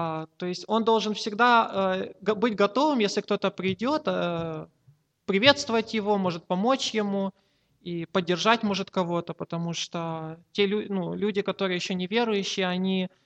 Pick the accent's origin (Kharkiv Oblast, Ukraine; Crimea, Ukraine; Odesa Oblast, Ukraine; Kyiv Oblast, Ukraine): Kyiv Oblast, Ukraine; Bila Tserkva; мой пастор в Белой Церкви, да, откуда я родом